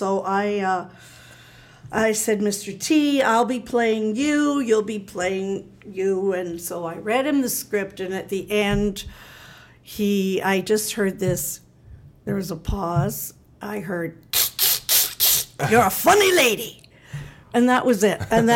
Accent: Canada; Because I'm Canadian, I don't toot my own horn.

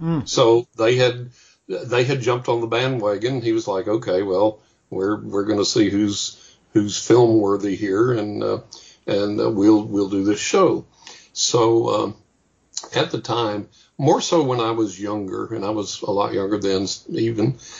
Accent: Texas, United States; I was raised in West Texas, and at the time, if I'm walking into the grocery store

